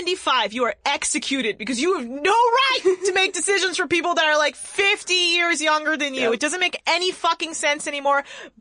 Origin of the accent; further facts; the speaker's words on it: Iran; Sorry, I'm Iranian. I don't hear anything Saudi Arabian.